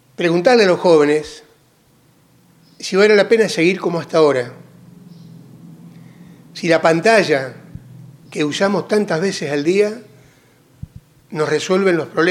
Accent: Ceres, Santa Fe, Argentina; un placer llegar a mi pueblo, siempre. Siempre es un motivo de felicidad.

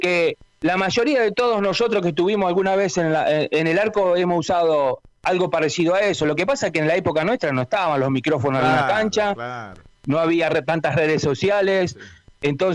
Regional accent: Santa Fe, Argentina; Porque realmente yo soy santafesino

